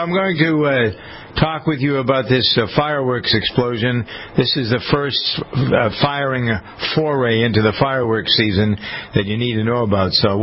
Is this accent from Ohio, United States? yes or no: no; Framingham, Massachusetts, United States; A fellow who was a firefighter in my hometown of Framingham had a party on the 4th of July.